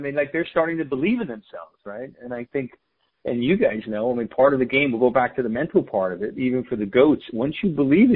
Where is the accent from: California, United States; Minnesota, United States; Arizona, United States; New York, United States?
New York, United States; Bronx; you know, my dad, we grew up in the Bronx, and my dad loved Mickey Mantle.